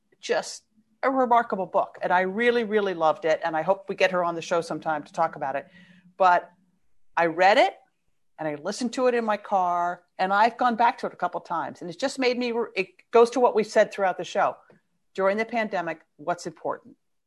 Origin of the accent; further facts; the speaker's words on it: Pennsylvania, United States; the Penguin Bookshop, which is in my hometown outside of Pittsburgh, Pennsylvania.